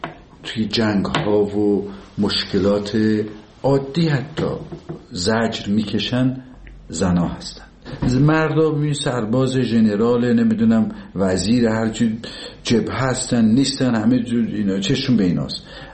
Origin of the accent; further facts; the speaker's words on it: Tabriz, East Azerbaijan, Iran; ما که بچه تبریز هستیم،